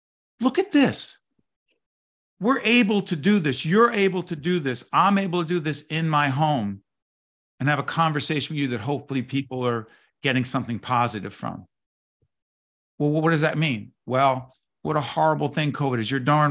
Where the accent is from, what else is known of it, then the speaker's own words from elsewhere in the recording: Newark, New Jersey, United States; Like I grew up in Newark, New Jersey, right?